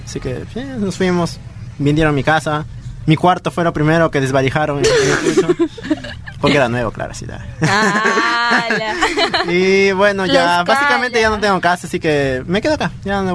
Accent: Ayacucho, Peru; also born or lived in Huaraz; now in Lima, Peru; Yo nací en Huaraz, pero viví en Ayacucho.

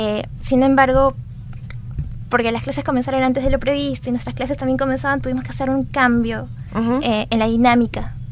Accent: Cerro de Pasco, Pasco, Peru; en mi caso, yo soy de Cerro de Pasco

